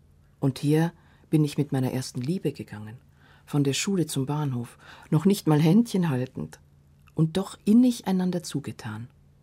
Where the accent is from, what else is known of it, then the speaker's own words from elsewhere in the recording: Transylvania, Romania; Mit meinen Kindern reiste ich nach Siebenbürgen, in das Dorf und die Stadt meiner Kindheit, um ihnen zu zeigen, wo ich herkomme.